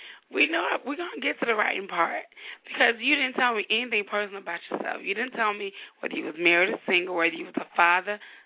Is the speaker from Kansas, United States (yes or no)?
no; Chicago, Illinois, United States; I'm a wife and a mother, and I'm from Chicago.